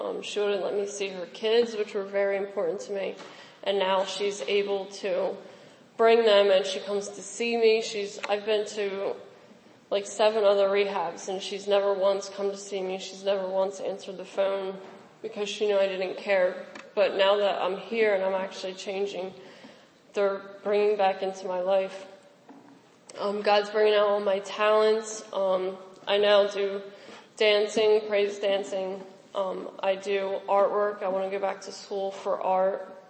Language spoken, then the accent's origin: English; Pennsylvania, United States; I'm 21. I've been in the program about 10 months. I'm from Bucks County.